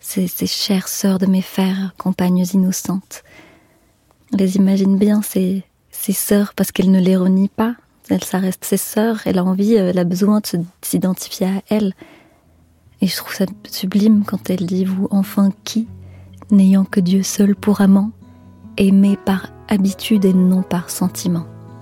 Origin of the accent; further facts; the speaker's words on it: Morocco; Enfin, je viens du Maroc, c'est un pays où on n'a toujours pas séparé la religion et l'État